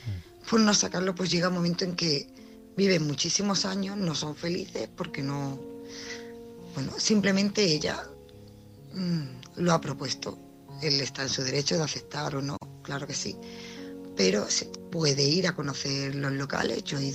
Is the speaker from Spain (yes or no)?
yes; Málaga, Andalusia, Spain; soy de Málaga.